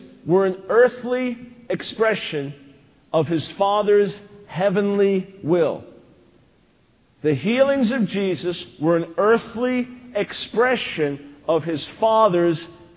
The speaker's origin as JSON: {"language": "English", "town": "Long Island", "region": "New York", "country": "United States", "tie": "born or raised there", "also_born_or_lived": "Maryland", "moved": "as an adult", "said": "But, you know, I'm a New Yorker. Born in New York City, grew up on Long Island. Lived there from 55 to 87, till we moved to Maryland from 87 to 96"}